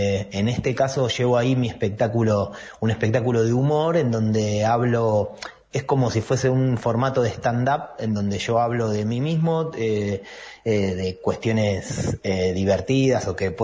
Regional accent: Rosario, Santa Fe, Argentina; moved away as an adult; also born or lived in Barcelona; now in Aluminé, Argentina; Vivo hace 6 años y medio. Yo soy oriundo de Rosario, Por los 2000 y pico me fui para Europa y viví ahí unos 18 años, así que, y después de eso me vine a vivir acá a Alumine, o sea, directo de vivir en Barcelona 18 años a vivir ahora en Alumine

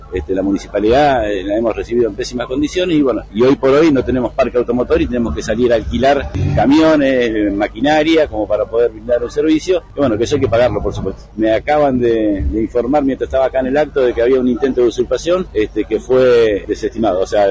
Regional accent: Golondrinas, Chubut, Argentina; yo soy vecino de Golondrinas, viví toda la vida en Golondrinas y sigo viviendo en Golondrinas.

